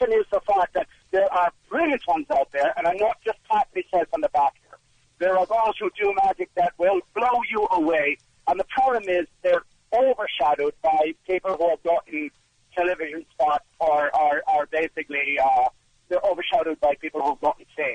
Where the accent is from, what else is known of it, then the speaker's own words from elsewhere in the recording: Ireland; I'm from Ireland.